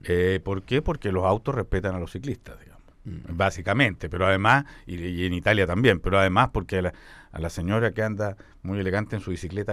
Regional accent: Chile; este servicio que hemos acordado los chilenos que me debe

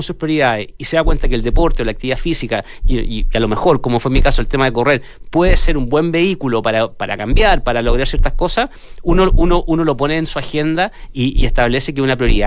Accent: Chile; como chileno

